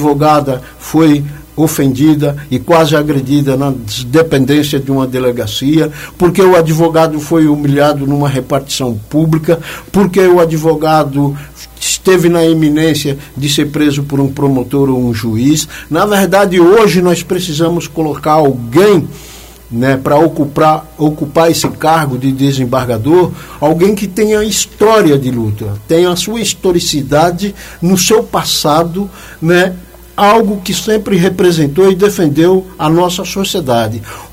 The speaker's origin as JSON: {"language": "Portuguese", "region": "São Paulo", "country": "Brazil", "tie": "born or raised there", "also_born_or_lived": "Sergipe", "accent": "paulista", "said": "eu fui criado em São Paulo, na Rua Barão de São Luís, número 232. Portanto, eu morava na Vila Santa Maria, onde tem a igreja Nossa Senhora da Santa Maria"}